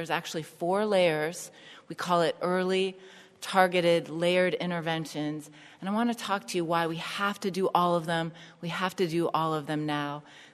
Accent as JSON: {"language": "English", "town": "Youngstown", "region": "Ohio", "country": "United States", "tie": "born or raised there", "said": "I just had a radio show with my hometown of Youngstown, Ohio"}